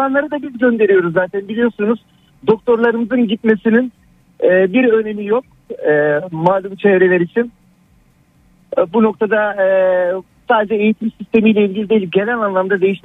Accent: Hatay, Turkey; Yani şöyle, ben Hataylıyım. Bir memleketime gitmeyi düşünüyorum.

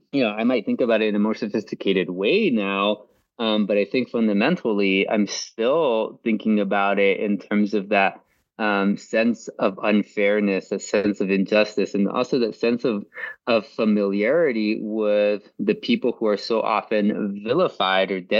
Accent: McAllen, Texas, United States; growing up in a place like the Valley, I was born in McAllen, Texas, and that's mostly where. Yeah, that's where I went to school. That's, my mom is still there.

